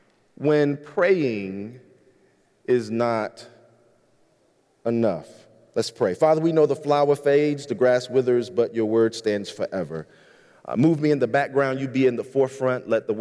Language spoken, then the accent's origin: English; North Carolina, United States; now in Michigan, United States; You know, we're from North Carolina, and so we're used to ice. We're not used to snow, but we're used to ice.